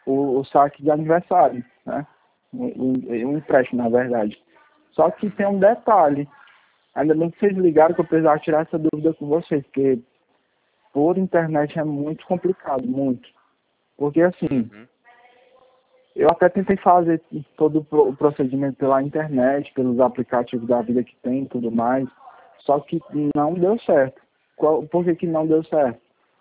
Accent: Fortaleza, Ceará, Brazil; Se não tinha um lugar, que eu sou aqui de Fortaleza, não tinha um lugar onde eu pudesse ir para levar o meu documento

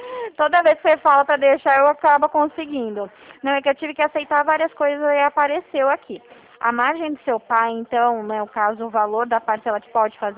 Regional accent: Dracena, São Paulo, Brazil; Eu sou de Dracena, interior de São Paulo.

